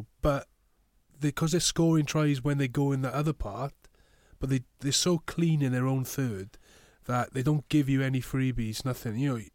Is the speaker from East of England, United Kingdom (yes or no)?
no; Neath, Wales, United Kingdom; I'm actually from Neath, so I'm more an Ospreys born and bred.